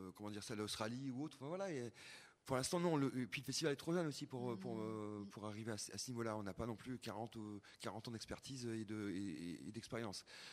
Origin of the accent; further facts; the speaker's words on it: Douai, Hauts-de-France, France; je venais de Douai, tu vois, enfin, Douai à Arras-Cambrai, le triangle des Bermudas, quoi, et des Beaubricards.